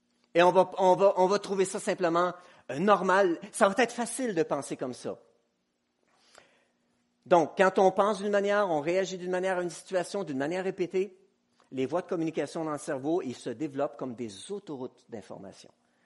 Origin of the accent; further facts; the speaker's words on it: Quebec, Canada; moved away as an adult; Je me souviens quand je suis arrivé en Afrique, je venais du Québec et j'aimais la précision.